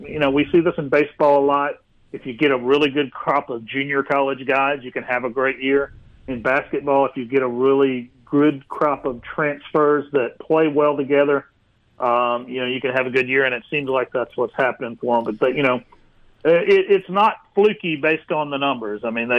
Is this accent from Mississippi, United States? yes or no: yes; Pascagoula, Mississippi, United States; I am from Pascagoula, which is where squirrel went berserk.